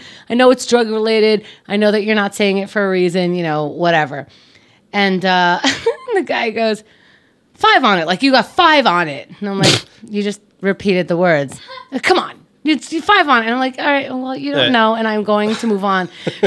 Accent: New York, United States; accent: New York; I just realized how much my New York accent comes out when people do anything close to douchey to my brothers.

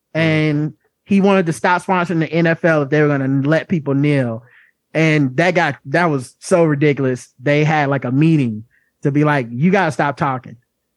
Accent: the South, United States; I'm from the South.

